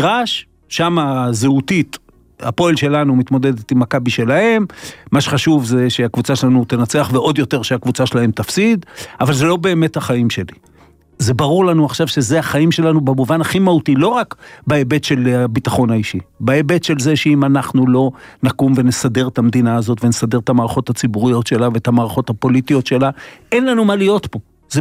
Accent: Kiryat Bialik, Haifa District, Israel; אני גדלתי בקריית ביאליק, שהיה יישוב של הרבה מאוד יוצאי גרמניה

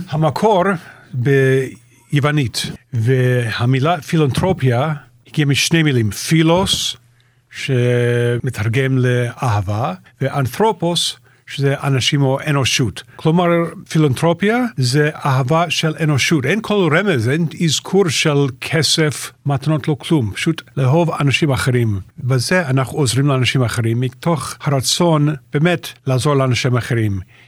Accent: Canada; now in Israel; אני במקור מקנדה, התחתנו, עברנו לגור בניו יורק, עיר הקודש, היינו יכולים להישאר בניו יורק

